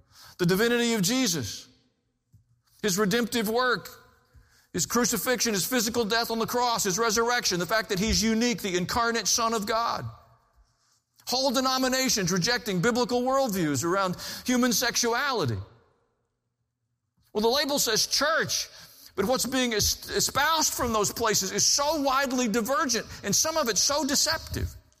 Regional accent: Tennessee, United States; I'm from Tennessee, deal with it, okay?

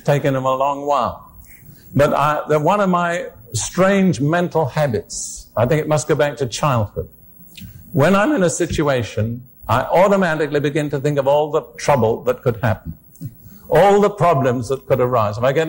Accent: United Kingdom

